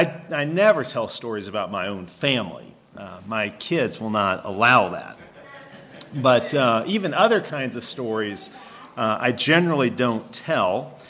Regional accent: Chicago, Illinois, United States; I grew up in Chicago. I went to a large public school.

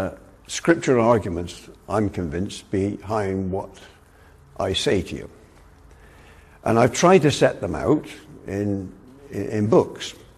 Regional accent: United Kingdom; Now there, let me just say straight away, I come from the United Kingdom, so I speak in English, and I know that makes it difficult for some of you here in Seattle.

